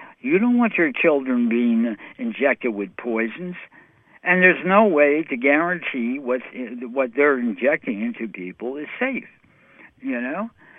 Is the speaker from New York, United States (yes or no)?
yes; New York City, New York, United States; Hey, I'm from New York City, you know.